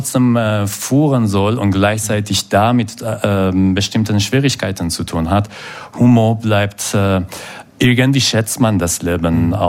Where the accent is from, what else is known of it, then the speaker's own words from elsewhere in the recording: Isfahan, Iran; German is a second language; diese Stadt, Esfahan, wo ich herkomme, das ist in der Mitte von der Wüste.